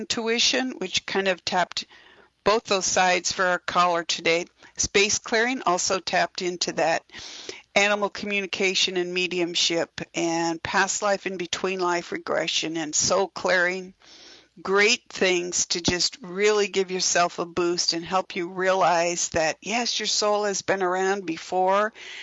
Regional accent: United States; I know this is an international show, but I'm an American, and we've been through a lot here in the United States this last month.

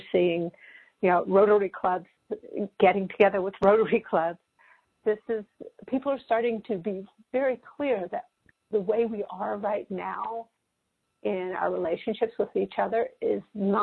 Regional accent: Berkeley, California, United States; Now, I was born in Berkeley, California. I grew up here. I lived some other places in my 20s, but this is where I live in my home.

